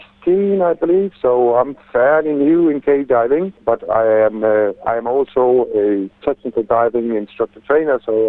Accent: Denmark; now in Koh Tao, Thailand; I'm originally from Denmark, up on the northern hemisphere of the globe, opposite you guys, and I have lived in Thailand and worked as a scuba diving instructor for the past 11 years.

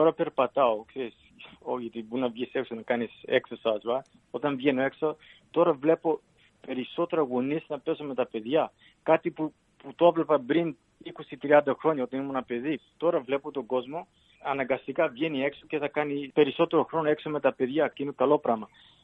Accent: Katherine, Northern Territory, Australia; Είμαι από το Down, από το Northern Territory. Μεγάλωσα στο Catherine, ένα μικρό χωριό

